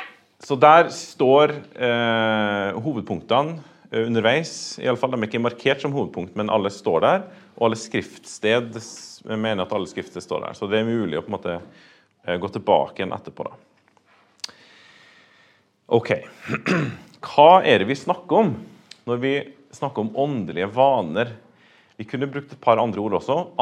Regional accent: Trøndelag, Norway; now in Northern Norway; Jeg fra Trøndelag, helt nord I Trøndelag, opp mot Nordland, eller mot kysten, opp mot Nordland fylket. Men jeg har bodd hele mitt voksne liv I litt ulike plasser I Nord-Norge.

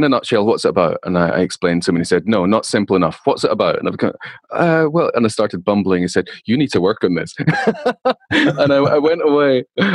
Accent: Scotland, United Kingdom; You know, I'm Scottish, and growing up in Scotland

